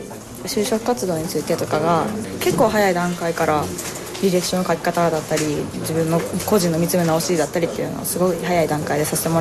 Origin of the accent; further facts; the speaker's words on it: Tokushima, Japan; now in Osaka, Japan; 徳島県です。